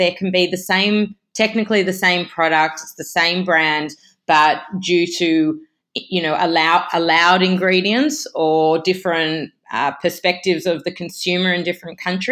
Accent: Australia; moved away as an adult; now in United States; So I'm an Australian registered dietitian

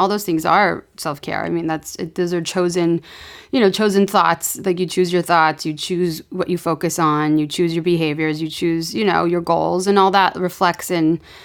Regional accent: California, United States; maybe I was raised in California and I've always eaten pretty clean

